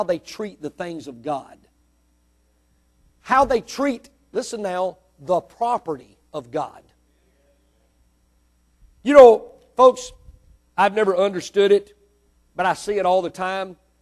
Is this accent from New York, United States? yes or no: no; Mississippi, United States; born there; Listen, I was born in Mississippi, but let me tell you something.